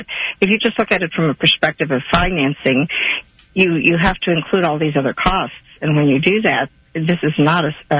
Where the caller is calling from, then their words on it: Kansas City, United States; from Kansas City.